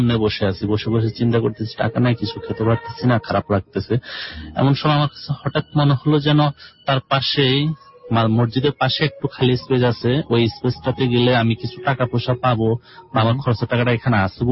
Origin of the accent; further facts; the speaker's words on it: Noakhali, Chittagong Division, Bangladesh; আমি মূলত নোয়াখালীর ছেলে, ছোটবেলায় নোয়াখালীর ছিলাম। এরপর আমার বয়স যখন 8 বছর, তখন আমি চট্টগ্রাম লেখাপড়ার জন্য চলে যাই, সেখানে আমি লেখাপড়া করছি 4 বছর। তারপর আবার আমি ঘটনাক্রমে নোয়াখালীতে